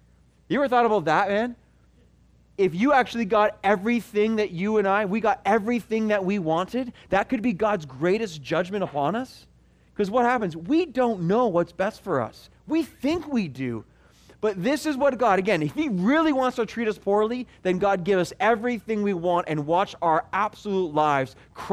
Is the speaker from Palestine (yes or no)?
no; Canada; I am not here all the way from Canada to go through the motions, okay? I'm not here from Canada